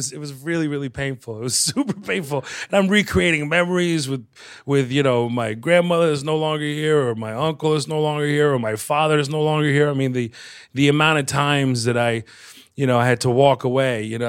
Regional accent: Texas, United States; You have to know where I come from. You know the whole story. I'm also a Texan

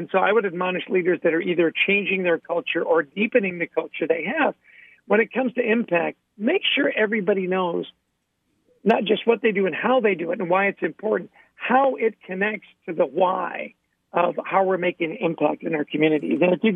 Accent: Canada; I grew up in Canada.

